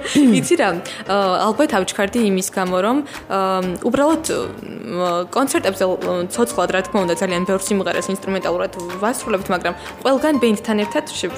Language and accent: Georgian; Guria, Georgia; ამიტომ არის რომ რაღაც გურული ვარ და გურული სიჩქარეც წელს ესე